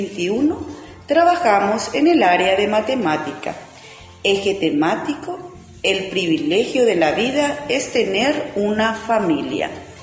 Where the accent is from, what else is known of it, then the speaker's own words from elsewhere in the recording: Paraguay; Como paraguayo, debemos ser orgullosos de nuestro país